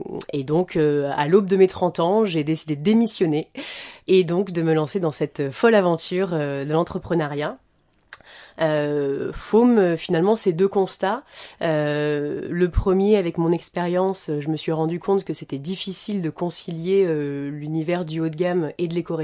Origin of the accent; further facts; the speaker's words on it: Marseille, Provence-Alpes-Côte d'Azur, France; now in Le Havre, France; j'ai 32 ans. Je suis marseillaise d'origine et havraise d'adoption depuis 2 ans.